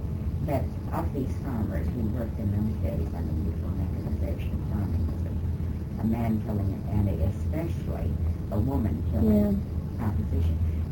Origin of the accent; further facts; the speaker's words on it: Oklahoma, United States; born there; I was born in Indian Territory.